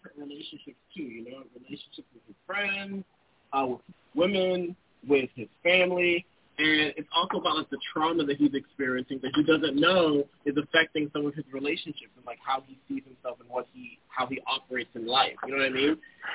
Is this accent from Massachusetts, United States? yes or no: yes; Boston, Massachusetts, United States; And shout out to Boston too. You know, like, we're both from Boston, as Jean said